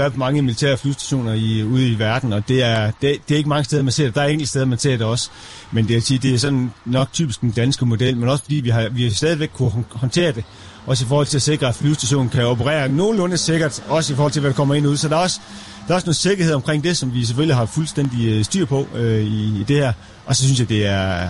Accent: Karup, Central Denmark Region, Denmark; nu er jeg jo gammel Karp-dreng, det skal ikke være hemmelighed. Jeg er jo født og opvokset i Karp

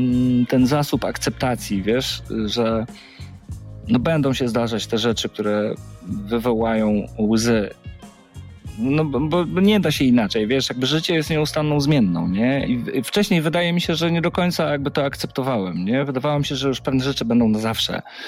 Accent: Płock, Masovian Voivodeship, Poland; bo ja pochodzę z Płocka

